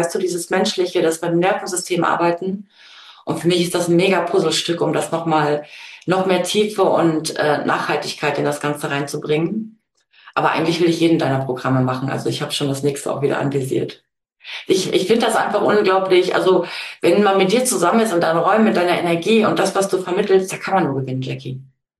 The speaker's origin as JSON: {"language": "German", "region": "Saxony", "country": "Germany", "tie": "born there", "said": "NRW, Münster, also zwischen Münster, Steinfurt und Rheine wohne ich, aber ich bin tatsächlich geboren in Sachsen."}